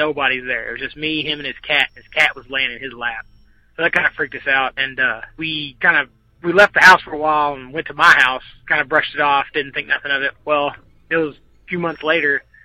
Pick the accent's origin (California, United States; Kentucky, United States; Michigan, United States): Kentucky, United States; Louisville